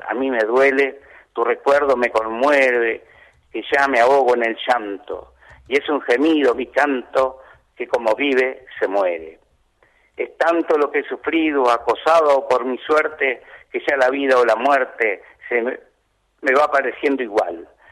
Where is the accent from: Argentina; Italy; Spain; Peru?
Argentina; Pueblo Nuevo; Y bueno, ahí cerquita de casa, en la unidad penal número 2, porque yo soy de Pueblo Nuevo